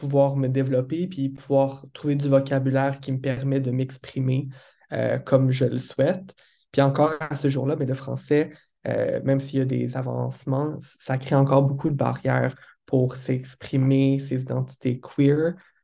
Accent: Quebec City, Quebec, Canada; j'ai grandi au Québec, donc j'ai grandi à la ville de Québec précisément, et c'est une ville très francophone, très peu anglophone, et ma famille avec laquelle j'ai grandi ne parlait aucunement l'anglais, zéro, nada

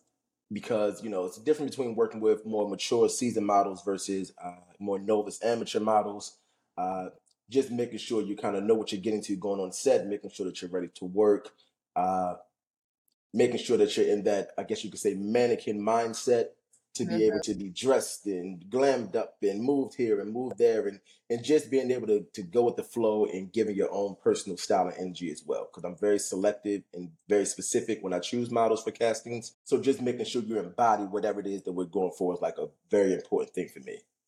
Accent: Baltimore, Maryland, United States; moved away as an adult; now in Atlanta, United States; I'm a photographer. I'm from Baltimore.

